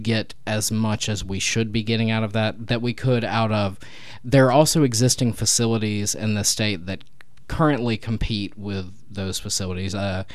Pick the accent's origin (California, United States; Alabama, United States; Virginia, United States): Alabama, United States; Opelika; I grew up in Opelika. We're right there next to Georgia.